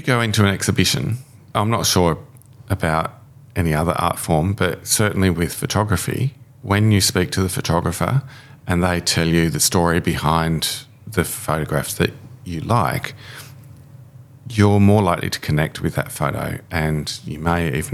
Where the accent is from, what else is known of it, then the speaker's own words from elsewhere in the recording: Australia; Sorry, everybody. I'm an Australian. I don't like AFL.